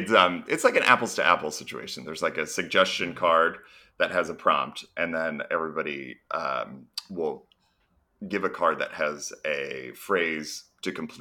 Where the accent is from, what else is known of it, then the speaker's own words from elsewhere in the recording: Massachusetts, United States; Well, yeah, I'm from Massachusetts. Oh, right. Yeah. I'm a proud little New England boy. Do you know, like, center of the state, right outside Worcester?